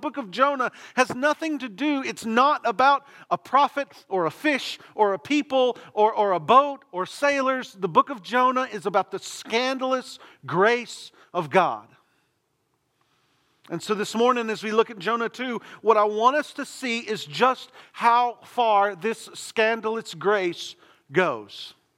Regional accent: Texas, United States; They called me because they know I'm from East Texas.

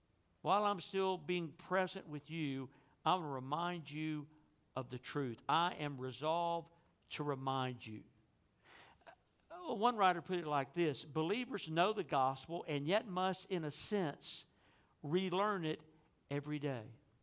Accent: Texas, United States; So when I was growing up in Northeast Texas, we didn't have cable TV out in the country.

